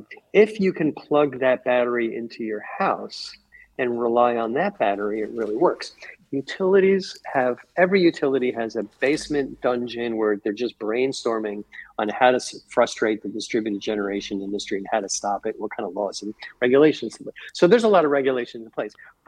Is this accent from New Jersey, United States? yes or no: yes; New Jersey, United States; I'm from New Jersey, so I knew.